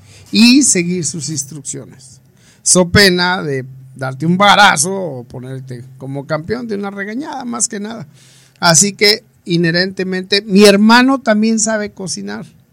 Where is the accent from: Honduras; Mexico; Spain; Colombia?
Mexico; Chilpancingo, Guerrero; Somos de Chilpancingo, Los Bravos, pero tenemos raíces en otros pueblos.